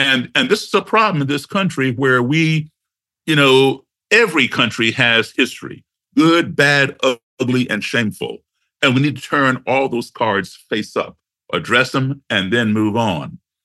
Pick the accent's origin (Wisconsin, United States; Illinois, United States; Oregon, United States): Illinois, United States; Chicago; born there; Now, I'm not from the South. I was born in Chicago because my parents, my dad, had his first Secret Service job in Chicago. All right, so that's where I was born.